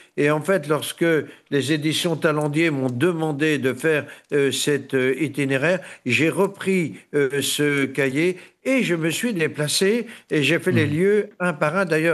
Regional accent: La Chapelle-Basse-Mer, Pays de la Loire, France; au sein de mon village natal, La Chapelle-Basse-Mer

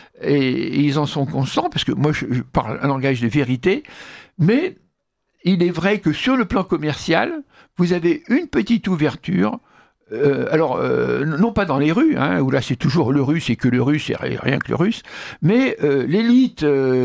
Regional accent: France; En tant que Français, ça me navre

